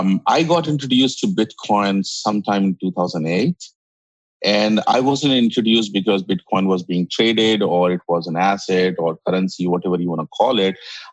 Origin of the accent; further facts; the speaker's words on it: India; English is a second language; moved away as an adult; now in United States; I was born in India. I grew up in India and then moved to United States about 10 years ago.